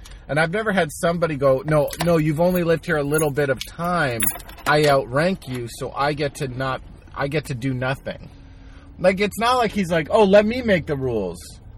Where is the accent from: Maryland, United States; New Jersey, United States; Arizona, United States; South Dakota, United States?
New Jersey, United States; also born or lived in Los Angeles / New Orleans; I'm from Jersey.